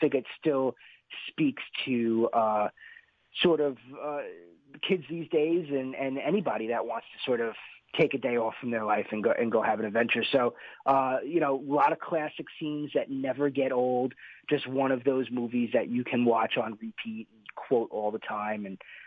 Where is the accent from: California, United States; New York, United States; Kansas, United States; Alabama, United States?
New York, United States; If you know, I'm from New York, so this was a big story in New York.